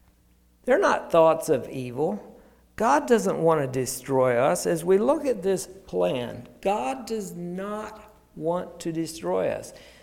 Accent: Montezuma, Georgia, United States; So I grew up in Montezuma, Georgia, spent most of my life there, and I had a really good, came from a really good family

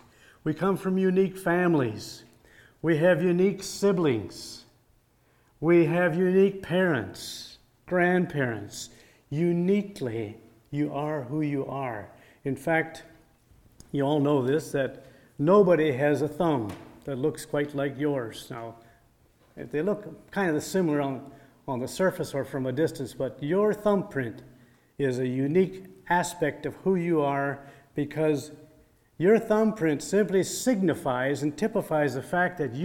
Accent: Milverton, Ontario, Canada; now in United States; I was born in Ontario, Canada. I grew up in Milverton, and some of you might know that place, for probably about 25 years. Then the course of life took me other places, and today I'm no longer a Canadian.

